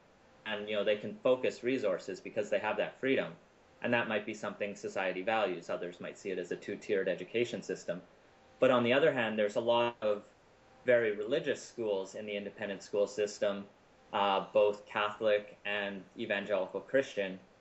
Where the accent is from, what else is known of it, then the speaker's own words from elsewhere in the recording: Alberta, Canada; I grew up in Alberta, so I went through the public education system there.